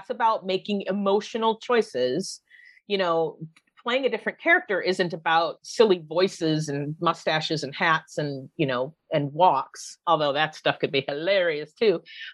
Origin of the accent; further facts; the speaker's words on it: Ireland; eventually kind of becomes sort of Irish. And then I don't even do Irish well, which is funny because I am Irish.